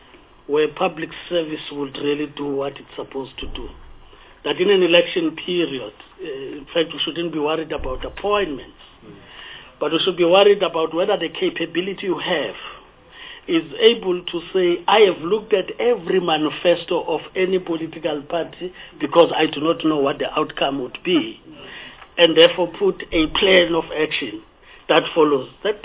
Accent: Gauteng, South Africa; I come from a mining area. I'm from Gauteng province.

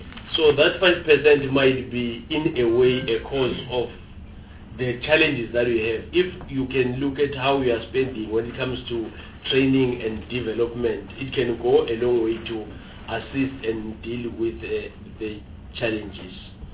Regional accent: Mpumalanga, South Africa; talking from where I'm coming from, I'm from Mpumalanga

